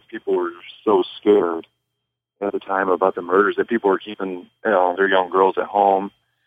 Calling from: Rochester, New York, United States; in Rochester.

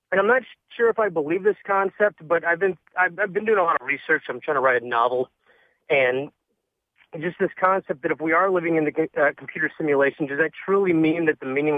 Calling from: Illinois, United States; Hey, this is … from Illinois.

